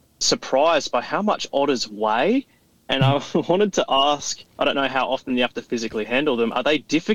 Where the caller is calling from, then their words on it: Melbourne, Victoria, Australia; I'd just like to say I'm listening from Melbourne, Australia, and I'm loving the whole streaming community